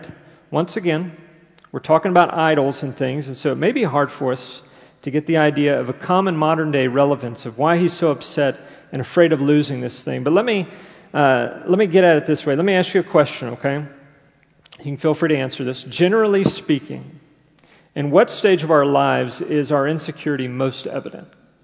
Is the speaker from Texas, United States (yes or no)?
yes; Houston, Texas, United States; I remember growing up in Houston.